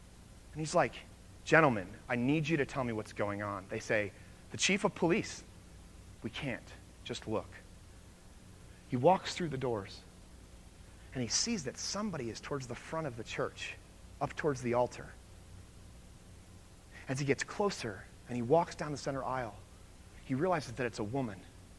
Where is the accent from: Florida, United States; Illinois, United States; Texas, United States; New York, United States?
Florida, United States; I'm from Florida, which leads to the question, what in the world are you doing here? And I don't know. But I'm from Florida, right?